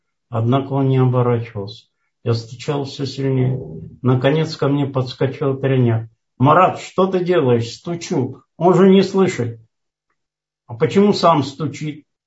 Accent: Georgia; И вспомнить, я из Грузии родом.

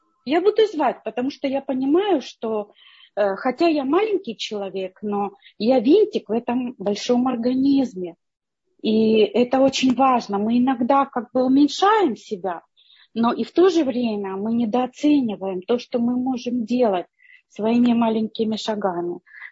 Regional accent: Dnipro, Dnipropetrovsk Oblast, Ukraine; born there; я родилась в Днепропетровске

